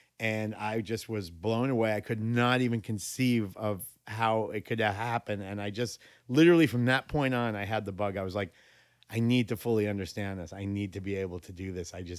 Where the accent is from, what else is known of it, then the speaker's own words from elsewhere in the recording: Shirley, New York, United States; Okay, so I'm from Long Island, New York. I'm from a very small little blue-collar town named Shirley, Long Island.